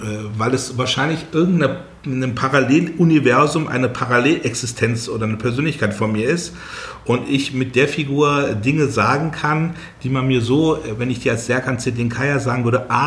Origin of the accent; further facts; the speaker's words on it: Berlin, Germany; born there; Ich bin in Lichterfelde geboren.